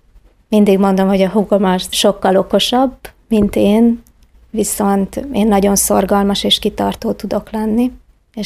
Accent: Budapest, Hungary; born there; Budapesten születtem, és édesapám munkája révén nagyon sok városban éltünk. Nagyon sokszor kellett költözni

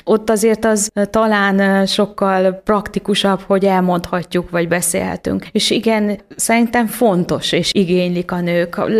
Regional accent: Hungary; born there; Nem, én ide születtem. Magyarországra, ebbe a valóságba, ebbe a korszakba

